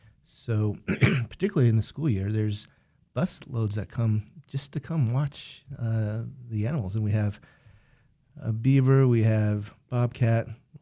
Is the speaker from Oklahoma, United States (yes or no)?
no; Santa Fe, New Mexico, United States; I grew up in Santa Fe, New Mexico.